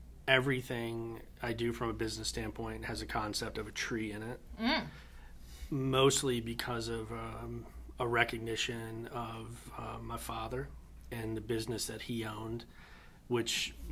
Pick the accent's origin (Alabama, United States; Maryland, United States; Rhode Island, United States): Maryland, United States; Catonsville; I grew up in Baltimore, Maryland, in a suburb called Catonsville. Love being from Baltimore, but have no desire to live there.